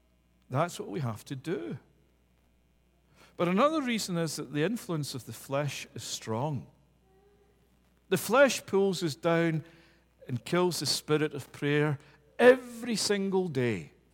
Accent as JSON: {"language": "English", "town": "Glasgow", "region": "Scotland", "country": "United Kingdom", "accent": "Glasgow", "said": "you don't hear the Glasgow accent, you don't hear the fact that I'm originally from Scotland"}